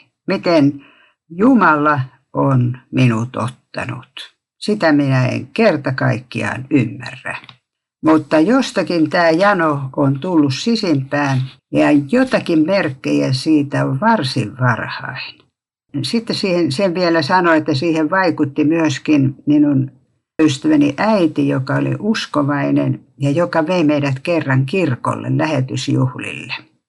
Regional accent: Nokia, Pirkanmaa, Finland; mä oon Nokialta … kahden veljen keskellä kasvanut.

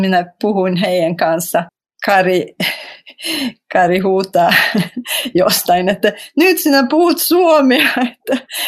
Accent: Sweden; first language Swedish; Finnish is a second language; Joo, minä olen ruotsalainen ja mun äidinkieli on ruotsia.

